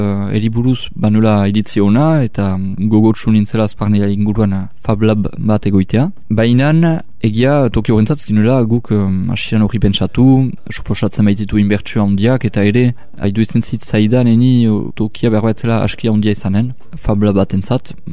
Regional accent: Hasparren, Nouvelle-Aquitaine, France; aspandarra sortzez eta beti hemen bizi

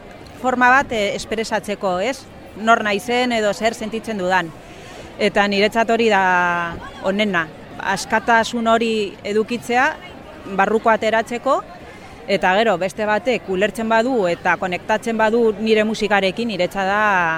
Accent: Vitoria-Gasteiz, Basque Country, Spain; first language Spanish; Basque is a second language; also born or lived in Bilbao; Ni Bilbon jaio nintzen, gero Gasteizera jo nintzen bizitzera gurasoekin eta baina beti nire giroa familian eta izan da erdalduna.

